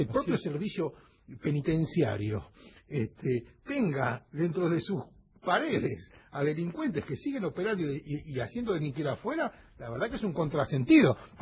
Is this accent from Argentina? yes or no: yes; Argentina; como argentinos, de que podamos vivir en un país más vivible, porque hoy yo creo que estamos yo tengo más de 50 años.